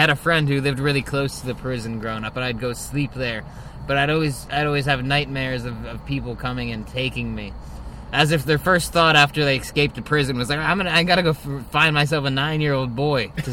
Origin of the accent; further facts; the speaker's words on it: Ossining, New York, United States; I grew up in a little town called Ossining, New York. You know?